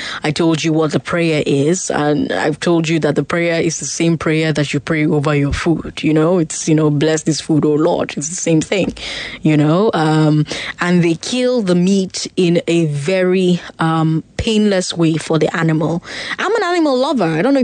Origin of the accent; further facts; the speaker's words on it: Port Harcourt, Rivers, Nigeria; now in Lagos, Nigeria; When I was living in Port Harcourt, growing up in Port Harcourt, you really didn't feel anything.